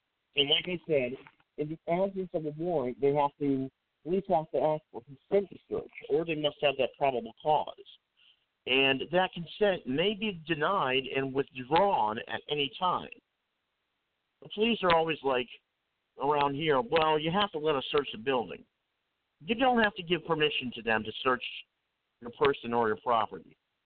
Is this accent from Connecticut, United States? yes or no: yes; Connecticut, United States; And here in my home state of Connecticut, Lamont the Lame, Governor Ned Lamont, sworn in as the 89th governor of Connecticut.